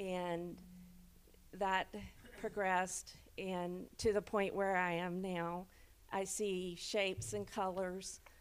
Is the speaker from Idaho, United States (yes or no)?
no; Georgia, United States; I was in Savannah, Georgia at the time. I'm originally from Georgia